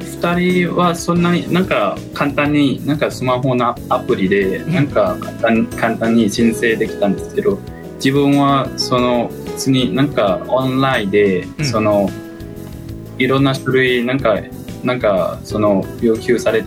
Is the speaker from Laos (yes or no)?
yes; Laos; Japanese is a second language; now in Japan; 外国人です。ラオスから来ました。